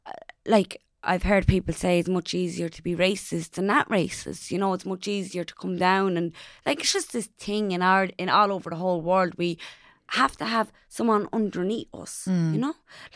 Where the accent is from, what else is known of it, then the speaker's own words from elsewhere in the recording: Ireland; And I'm so proud of being Irish, but I'm so proud to be an Irish traveller woman, you know?